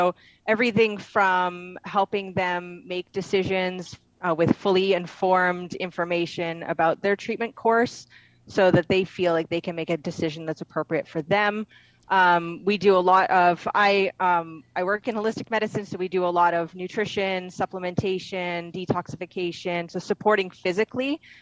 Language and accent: English; Canada; now in Costa Rica; Okay, so I'm originally from Canada. I've been living in Costa Rica now for 7 years.